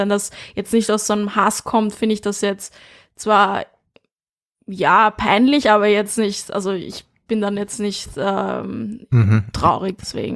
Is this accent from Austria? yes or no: yes; Vienna, Austria; now in Berlin, Germany; Ich bin in Wien aufgewachsen, im 22. Und, aber dort sind halt auch viele Ausländer, also es gibt auch viele Asiaten und so.